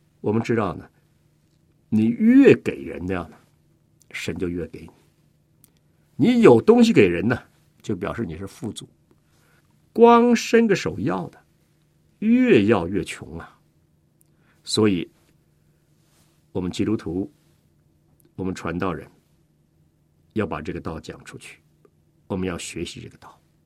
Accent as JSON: {"language": "Chinese", "country": "China", "said": "所以我们中国人讲，施比受更为有福"}